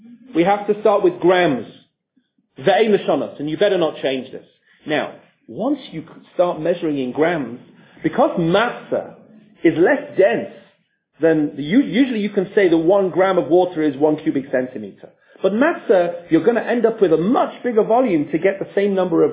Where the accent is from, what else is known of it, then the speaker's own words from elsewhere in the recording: Leeds, Yorkshire and the Humber, United Kingdom; and I'm from Leeds